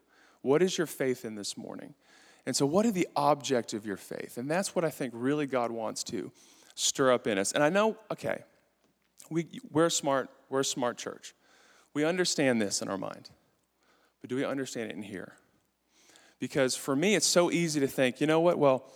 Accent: Southern United States, United States; I'm from the South, then grew up on the mission field, and she was from New York.

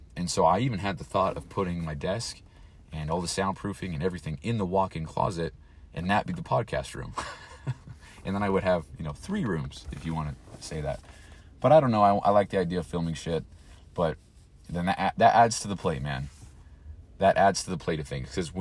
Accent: Utah, United States; I grew up here in Utah, moved to St. George, Utah, which is 4 hours south, 5 hours south of here, moved to Phoenix, moved again pretty much to Glendale, moved again to Parker, Colorado, moved again back here to West Haven, Utah

